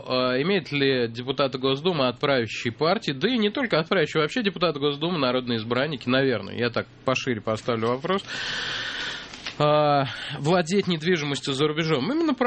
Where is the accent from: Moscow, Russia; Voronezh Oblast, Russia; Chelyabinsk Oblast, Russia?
Moscow, Russia; мы, москвичи